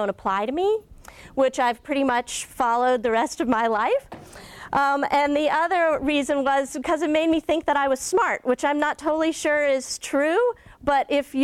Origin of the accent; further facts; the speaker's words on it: Elkins, West Virginia, United States; now in Ann Arbor, United States; a story actually about my hometown in Elkins, West Virginia, which is where I grew up, a small town of about 6,000 people in the Appalachian Mountains.